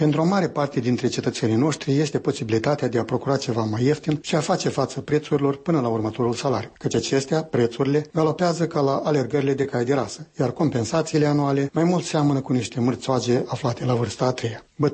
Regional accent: Vișoara, Edineț District, Moldova; aici e un caz întâmplat în satul meu, Vișoara, din părțile Iedinițului.

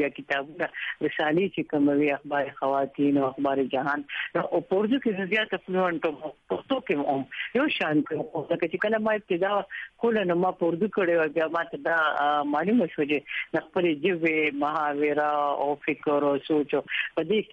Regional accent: Mardan, Khyber Pakhtunkhwa, Pakistan; زه هم د مردان یم او په مردان کې مې سبق ویلې دی.

